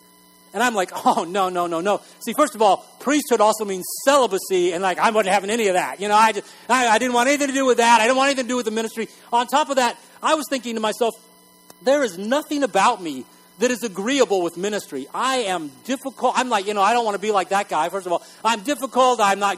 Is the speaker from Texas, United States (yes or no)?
yes; Texas, United States; I grew up in West Texas. And in West Texas, everybody goes to church.